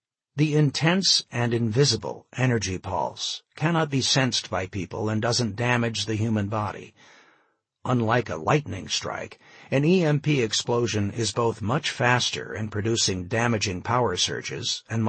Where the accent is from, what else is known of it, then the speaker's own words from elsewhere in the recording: Los Alamos, New Mexico, United States; Growing up in Los Alamos, New Mexico, I was captivated by the subject of nuclear war, and somehow it became my career path.